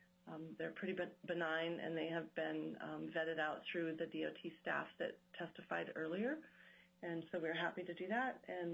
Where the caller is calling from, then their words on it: Fairbanks, Alaska, United States; I'm calling in from Fairbanks, Alaska.